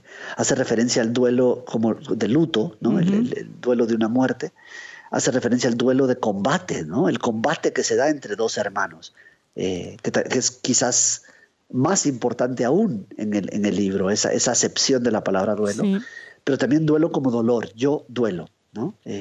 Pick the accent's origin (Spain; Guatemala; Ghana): Guatemala; now in United States; Creciendo en Guatemala, pero luego creciendo en Estados Unidos, luego un presente más actual, en donde vuelvo a ese lago